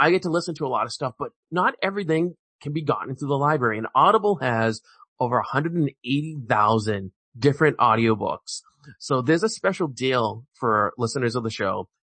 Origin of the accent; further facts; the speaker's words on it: New England, United States; I'm from New England. What do you expect?